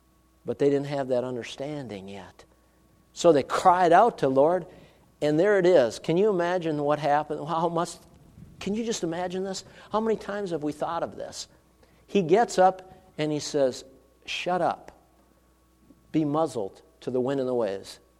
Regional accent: Minnesota, United States; We got lakes in Minnesota, I'm originally from Minnesota, that are much bigger than the Sea of Galilee.

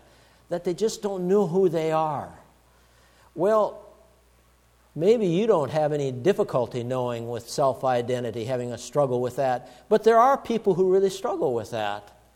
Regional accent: Duluth, Minnesota, United States; I was raised in Duluth, Minnesota, and went right through college in Duluth, Minnesota at UMD.

